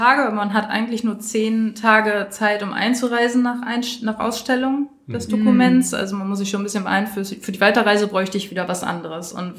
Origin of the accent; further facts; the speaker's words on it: Steinfurt, North Rhine-Westphalia, Germany; Also ich war in meiner Heimatstadt, ich habe es bei meiner Mama.